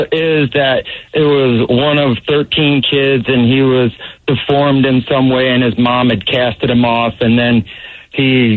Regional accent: New Jersey, United States; I grew up in the Pine Barrens in New Jersey, so.

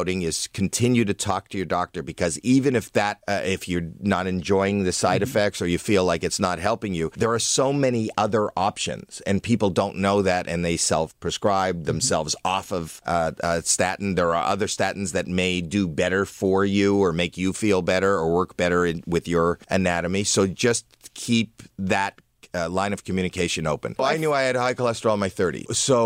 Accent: Toronto, Ontario, Canada; I'm from Toronto, but I spend a lot of time in Montreal.

